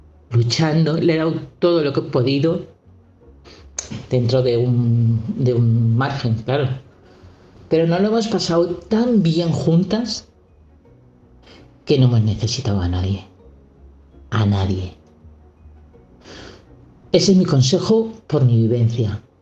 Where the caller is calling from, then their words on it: Madrid, Community of Madrid, Spain; de Madrid.